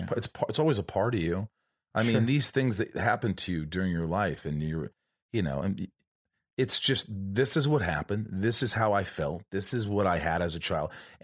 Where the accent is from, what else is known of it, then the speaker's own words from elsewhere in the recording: Indiana, United States; also born or lived in New York; No, I grew up in Indiana, but I was born in New York.